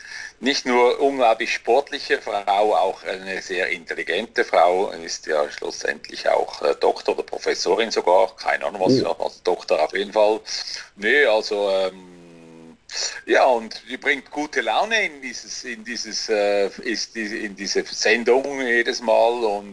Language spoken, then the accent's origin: German; Switzerland; es tut ja wirklich weh, so als Schweizer, wenn man ja so gut drin ist in einer Weltmeisterschaft.